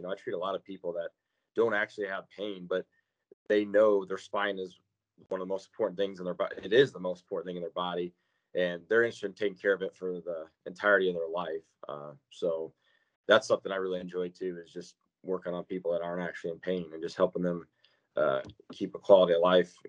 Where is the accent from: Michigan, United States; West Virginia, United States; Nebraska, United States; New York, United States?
Nebraska, United States; Omaha; I'm from Omaha